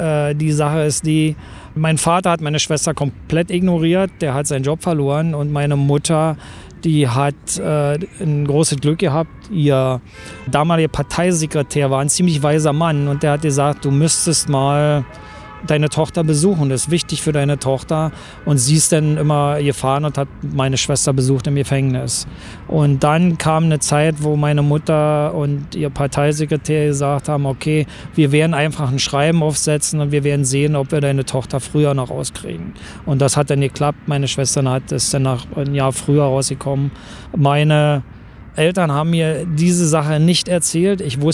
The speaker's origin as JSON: {"language": "German", "region": "East Germany", "country": "Germany", "tie": "born or raised there", "moved": "as an adult", "lives_now": "Australia", "said": "Ich habe also 24 Jahre lang in Ostdeutschland gelebt als Ossi. Bin dann durch die Wiedervereinigung 10 Jahre lang Wessi geworden und bin dann 1999 nach Australien ausgewandert."}